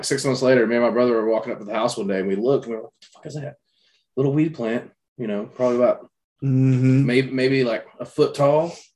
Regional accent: Bryson City, North Carolina, United States; Bryson City. It's in Western North Carolina. A little small town.

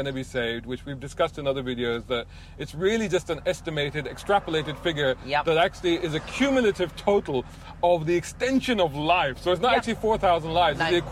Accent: London, United Kingdom; I grew up in central London. I grew up in Islington in the 70s.

